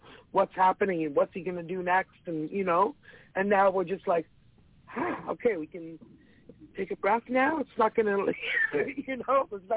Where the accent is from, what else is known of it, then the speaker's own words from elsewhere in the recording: Canada; I'm a Canadian girl. This is where my heart is.